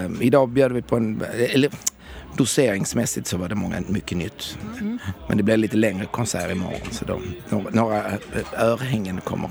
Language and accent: Swedish; Helsingborg, Skåne, Sweden; För jag har flyttat tillbaka till Helsingborg där jag kommer från.